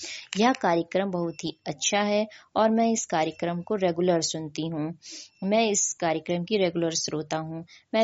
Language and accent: Hindi; Barabanki, Uttar Pradesh, India; मैं आवास विकास कॉलोनी बाराबंकी की निवासी हूँ